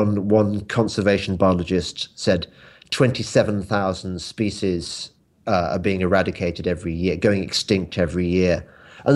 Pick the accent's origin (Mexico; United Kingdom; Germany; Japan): United Kingdom; England; accent: English; As you can probably guess by my accent, I'm English.